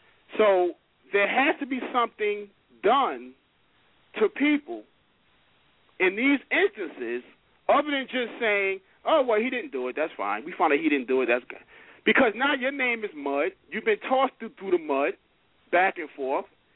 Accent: New York City, New York, United States; I'm from New York.

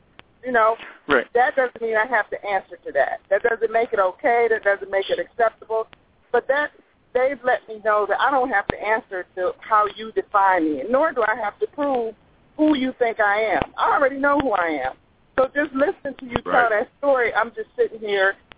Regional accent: Mississippi, United States; born there; now in Georgia, United States; I was born in Mississippi and I've lived in Georgia for 20 years.

